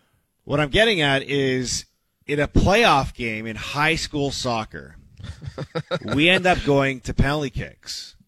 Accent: Canada; That was a really, really proud moment for me yesterday as a Canadian because I felt the emotions of being Canadian.

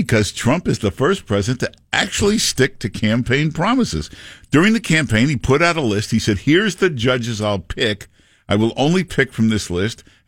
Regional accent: Michigan, United States; Yes, I'm from Michigan. I've been to Cleveland.

